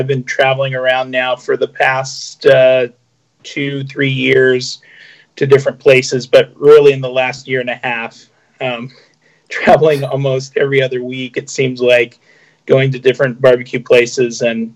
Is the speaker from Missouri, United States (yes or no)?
yes; Kansas City, Missouri, United States; Yeah, so my background related to barbecue, basically, I grew up in Kansas City. So barbecue's always been kind of part of my life, part of the culture.